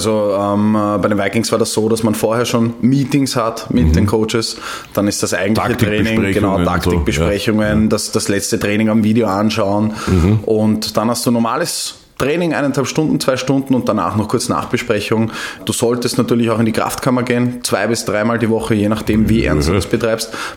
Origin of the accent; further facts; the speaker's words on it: Vienna, Austria; ich komme selber aus dem Ghetto Floridsdorf.